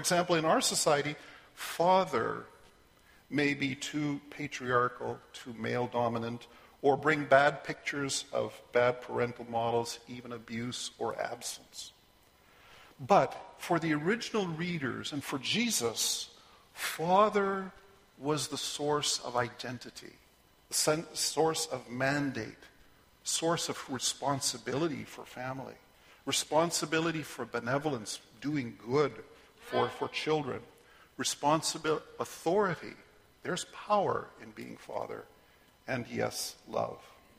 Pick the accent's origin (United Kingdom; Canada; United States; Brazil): Canada; now in Korea; As a Canadian living in Korea, I had a hard time adjusting to a hierarchical lifestyle.